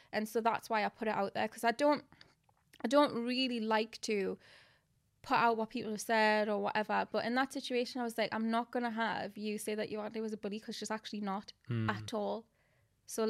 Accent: Newcastle, North East England, United Kingdom; I come from Newcastle. I'm not around. I'm from a predominantly white area.

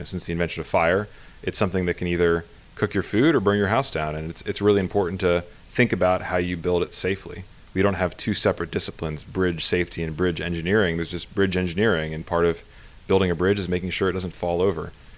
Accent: Pennsylvania, United States; moved away as an adult; No, actually, I grew up in Pennsylvania, of all places.

